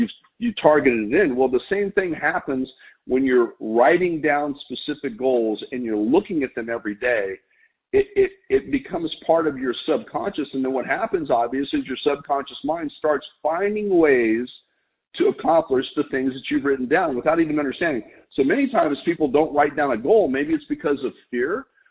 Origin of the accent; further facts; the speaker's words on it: El Paso, Texas, United States; I grew up in El Paso, Texas.